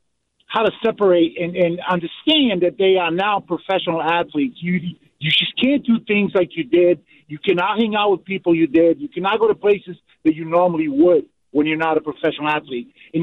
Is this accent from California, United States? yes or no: no; Rhode Island, United States; Okay, I'm from Rhode Island, so I can tell you there's a lot of stuff that goes on that's not even known about